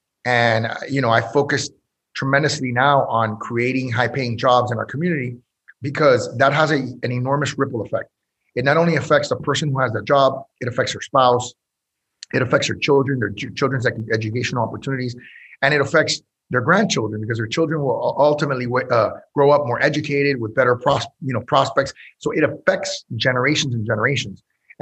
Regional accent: Miami, Florida, United States; I think part of it is because I was born here in Miami.

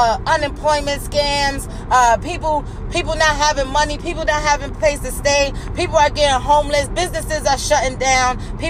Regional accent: Brooklyn, New York, United States; I'm from Brownsville, you know, Brownsville, Brooklyn

